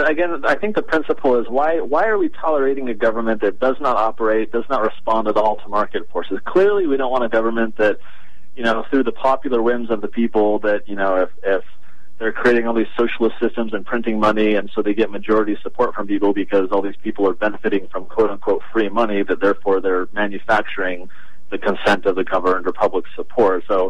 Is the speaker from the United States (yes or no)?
yes; United States; I think we as American people are generally pretty good at observing problems.